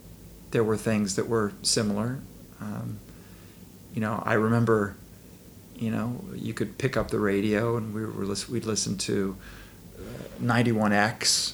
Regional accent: Utah, United States; I had growing up in Utah, I had driven through Indian reservations on my drives down to Phoenix, Arizona

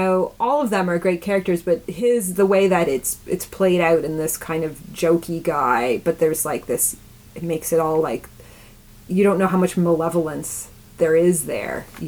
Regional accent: Canada; And I'm Canadian and American.

